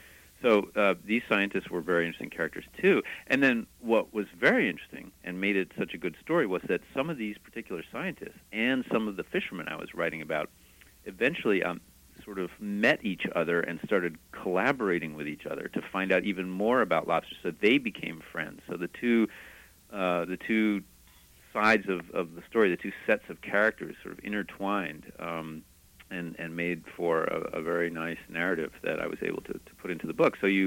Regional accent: Washington, District of Columbia, United States; I grew up in Washington, D.C.

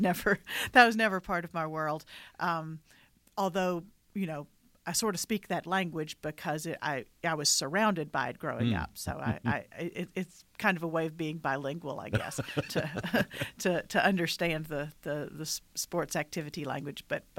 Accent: Tennessee, United States; also born or lived in Huntsville, Alabama; I was born in Huntsville, Alabama, because my parents were working in the space program in the 1960s in Huntsville, Alabama. They are both from Mississippi, so there was a minor transplant to Huntsville and then to rural Tennessee.

